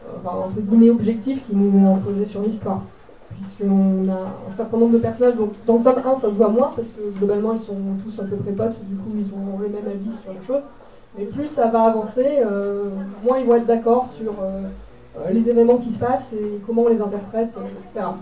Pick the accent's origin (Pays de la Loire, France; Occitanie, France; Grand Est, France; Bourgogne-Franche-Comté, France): Bourgogne-Franche-Comté, France; J'ai 27 ans, je suis originaire de Saône-et-Loire, donc pas très très loin d'ici.